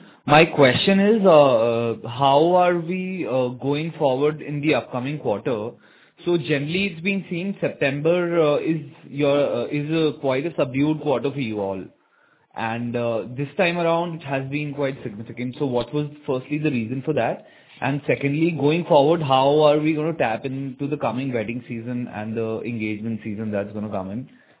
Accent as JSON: {"language": "English", "town": "Gwalior", "region": "Madhya Pradesh", "country": "India", "said": "I'm from Gwalior."}